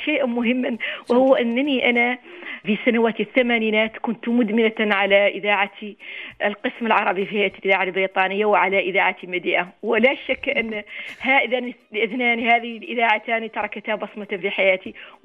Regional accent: Mauritania; كما الزواج عندنا في موريتانيا أيضا الزواج سهلا،

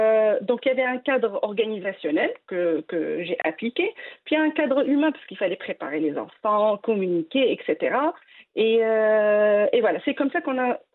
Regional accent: Morocco; moved away as an adult; also born or lived in France; je suis née et j'ai grandi au Maroc. J'ai fait mes études au Maroc et je le précise parce que je suis un pur produit de l'éducation nationale marocaine publique.

